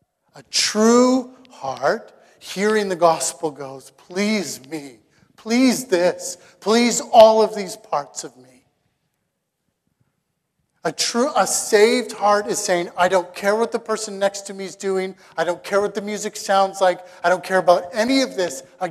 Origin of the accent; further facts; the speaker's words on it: Canada; And we're Canadian.